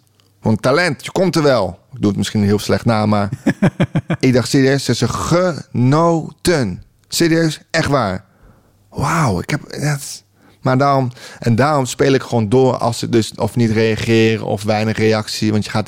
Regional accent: Leeuwarden, Friesland, Netherlands; Ja, je komt niet uit Leeuwarden. Dus Martijn, ja, ik weet echt gewoon, ja, waar ik vandaan kom.

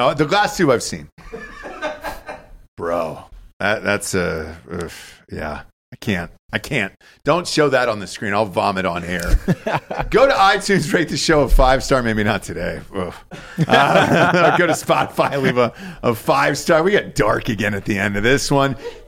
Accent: Georgia, United States; Oh, yeah, dude. I'm from Georgia. So, like, that whole area, you're just so close.

